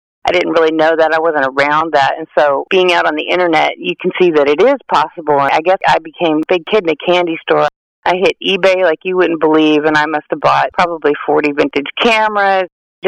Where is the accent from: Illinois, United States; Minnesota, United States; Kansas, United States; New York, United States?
Kansas, United States; I grew up in Kansas.